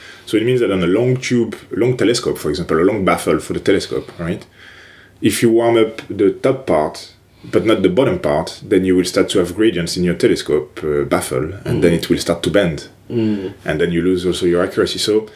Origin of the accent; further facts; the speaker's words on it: France; born or raised there; English is a second language; moved away as an adult; also born or lived in Toronto, Canada